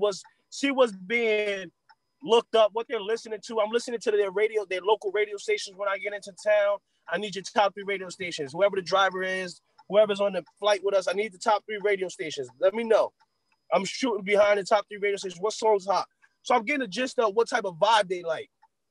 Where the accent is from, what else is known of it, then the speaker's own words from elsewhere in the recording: Paterson, New Jersey, United States; I don't really try to let people know I'm from Paterson, New Jersey, or from the East Coast.